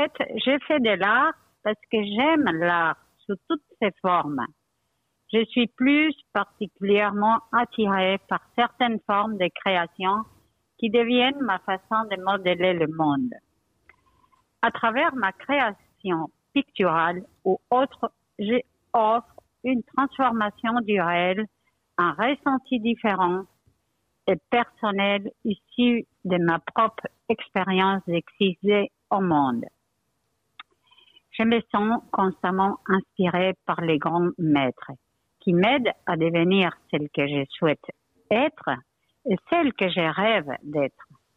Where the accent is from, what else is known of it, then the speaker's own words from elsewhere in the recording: Spain; French is a second language; je suis étrangère, je suis espagnole d'origine, donc pour moi, c'est un peu difficile de parler en français